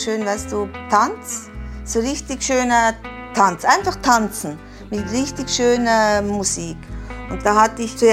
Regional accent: Zurich, Switzerland; born there; Ich bin in der Schweiz geboren Nähe von Zürich, also deutsche Schweiz. Mein Vater war Italiener, meine Mutter Schweizerin.

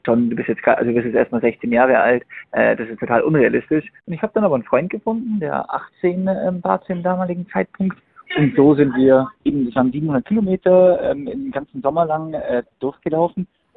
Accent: Bavaria, Germany; born there; ich komme gebürtig aus dem Allgäuer Bub, das war für mich das Weiteste

